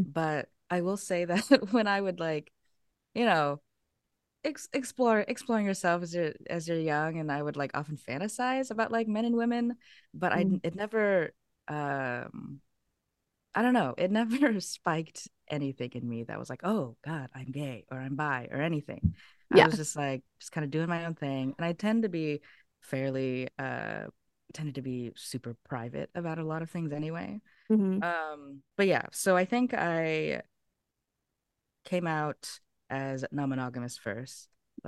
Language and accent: English; Portland, Oregon, United States; I'm from Portland, Oregon